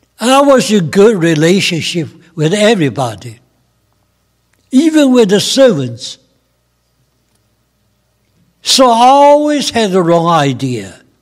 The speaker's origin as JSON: {"language": "English", "region": "Shanghai", "country": "China", "said": "I was from Shanghai. Shanghai was a big city, international city."}